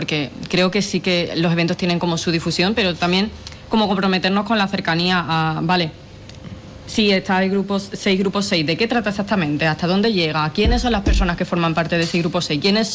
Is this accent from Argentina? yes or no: no; Jerez de la Frontera, Andalusia, Spain; las dos somos de Jerez